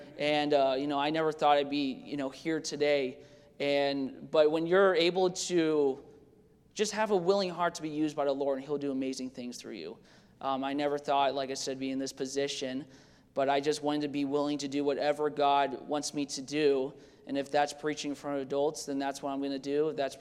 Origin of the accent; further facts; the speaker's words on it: Idaho, United States; also born or lived in Florida; and I was born in Florida, which is funny. So I've been in Idaho since I was 3. So I tell Brother Watkins over here that I am an Idahoan, But since I was born in Florida, he says, no, you're not. You're a Floridian.